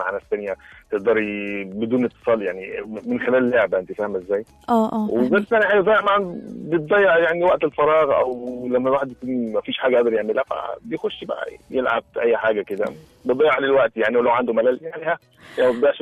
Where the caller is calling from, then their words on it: Saudi Arabia; انا بكلمك من السعوديه